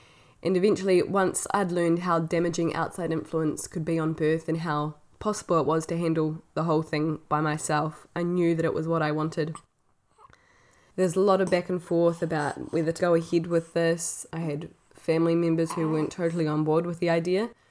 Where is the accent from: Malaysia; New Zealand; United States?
New Zealand; I come from New Zealand where midwives are free, and at the time I was living in Portugal